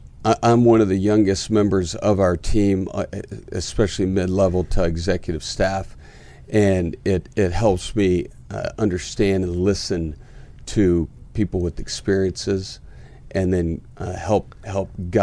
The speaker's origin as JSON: {"language": "English", "region": "Deep South", "country": "United States", "tie": "born or raised there", "said": "The Deep South, six different states."}